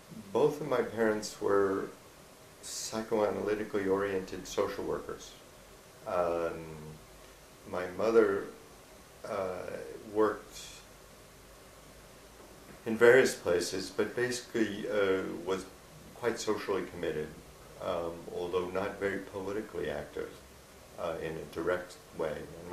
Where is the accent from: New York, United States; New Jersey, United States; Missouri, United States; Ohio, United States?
New York, United States; New York City; also born or lived in Florida; I was actually born on an army base in Florida. My father was in the U.S. Army at the time, but I was raised in New York City.